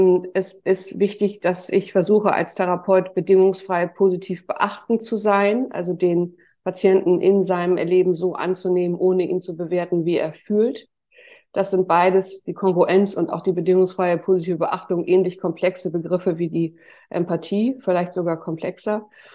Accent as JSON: {"language": "German", "region": "Hamburg", "country": "Germany", "said": "Ich komme aus Hamburg"}